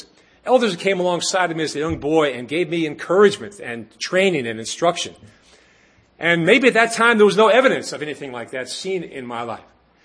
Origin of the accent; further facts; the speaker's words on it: Yonkers, New York, United States; this young boy growing up in Yonkers, New York.